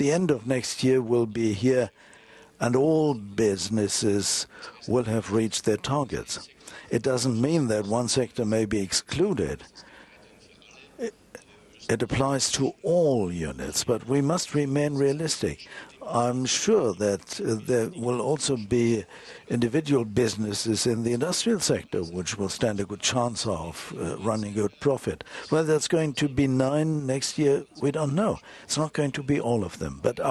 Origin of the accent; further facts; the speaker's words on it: Russia; I come from Russia.